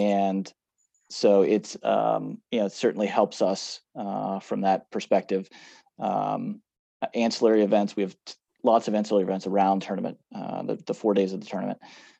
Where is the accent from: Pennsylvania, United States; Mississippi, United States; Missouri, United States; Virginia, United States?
Missouri, United States; St. Louis; So I started in minor league baseball in St. Louis, which is my hometown.